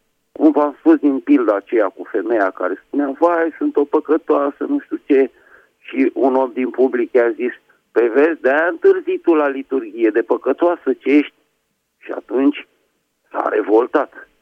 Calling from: Bucharest, Romania; din București.

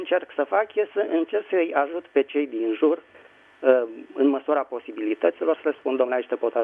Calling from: Bucharest, Romania; din București.

